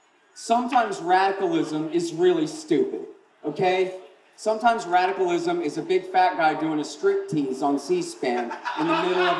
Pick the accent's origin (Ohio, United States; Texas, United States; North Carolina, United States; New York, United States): Texas, United States; I'm from Texas.